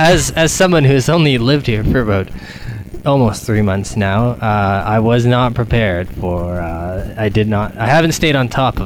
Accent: Winnipeg, Manitoba, Canada; born there; also born or lived in Alberta; I was born in Winnipeg, actually.

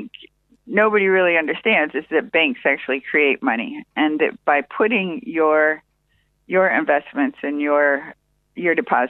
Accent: United States; I am an American.

